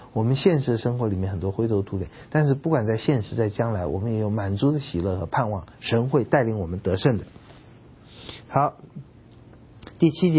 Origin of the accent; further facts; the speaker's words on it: China; 而古人认为子孙多儿孙满堂是一个祝福，像我们中国人一样